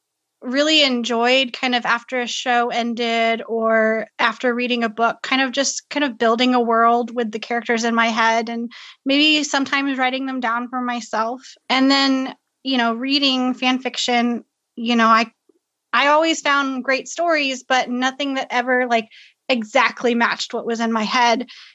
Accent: Dallas, Texas, United States; I'm from Dallas, Texas.

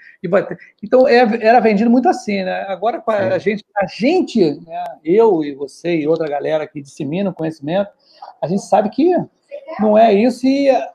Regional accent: Rio de Janeiro, Brazil; aqui no Rio de Janeiro, que eu sou do Rio, né?

